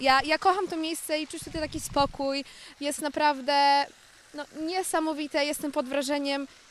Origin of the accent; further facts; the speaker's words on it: Kamieniec Ząbkowicki, Lower Silesian Voivodeship, Poland; also born or lived in England; kamieniec ząbkowiski jest po prostu przepiękny, jestem dumna, skąd pochodzę. Też mieszkałam w Anglii przez 5 lat, po prostu tu wróciłam, bo mnie ciągnęło do swojego miasteczka.